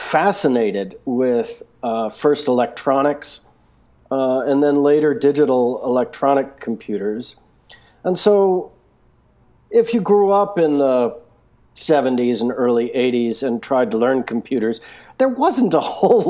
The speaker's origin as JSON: {"language": "English", "town": "Boston", "region": "Massachusetts", "country": "United States", "tie": "born or raised there", "lives_now": "New York City, United States", "said": "Today I'm living here in New York City, but I grew up around the Boston area, going to junior high school and grade school and high school."}